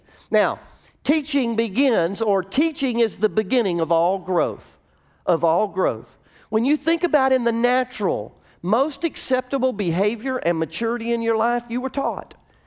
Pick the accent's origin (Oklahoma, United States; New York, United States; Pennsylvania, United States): Oklahoma, United States; Durant